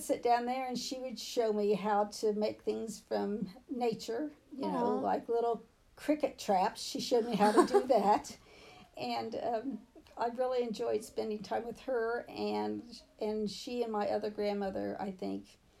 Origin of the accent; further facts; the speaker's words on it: Carthage, Indiana, United States; Okay, I grew up in Carthage, Indiana, which is a small town